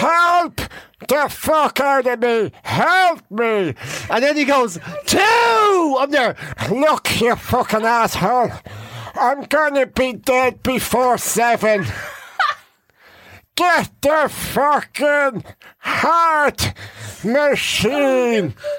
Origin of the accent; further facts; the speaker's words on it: Monaghan, Ulster, Ireland; and I'm from Monaghan.